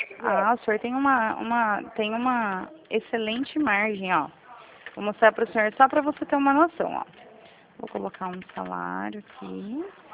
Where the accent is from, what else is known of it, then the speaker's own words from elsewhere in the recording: São Paulo, Brazil; eu sou aqui de São Paulo mesmo.